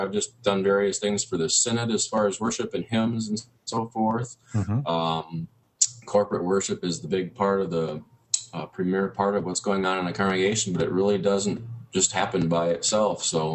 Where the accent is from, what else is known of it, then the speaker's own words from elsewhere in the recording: Michigan, United States; also born or lived in Arizona / Georgia; now in Atlanta, United States; I have been in Arizona and Georgia as a pastor, but I grew up in the Midwest in Michigan.